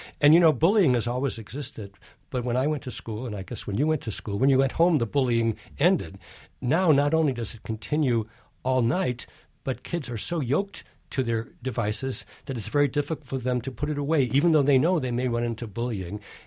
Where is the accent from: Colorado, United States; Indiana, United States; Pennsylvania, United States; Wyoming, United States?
Pennsylvania, United States; Scranton; I grew up in Scranton, Pennsylvania, coal mining district.